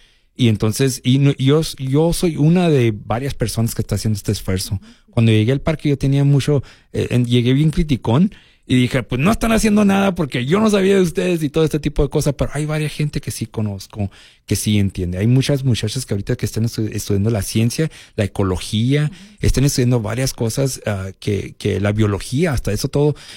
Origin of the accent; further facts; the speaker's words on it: Mexico; ya saben que nosotros como mexicanos llegamos mucha gente en un carro